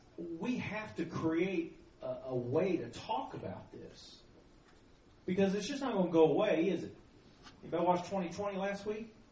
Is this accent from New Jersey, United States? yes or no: no; Tennessee, United States; now in Dallas, United States; I grew up in Tennessee, so I'm on the mission field in Dallas.